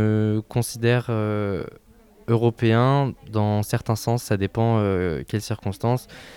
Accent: France; je suis français, et même encore sur ce point-là, je me considère pas vraiment comme français

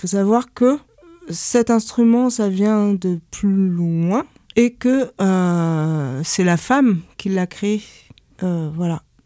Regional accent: France; puisque j'ai été adoptée, j'ai grandi en France.

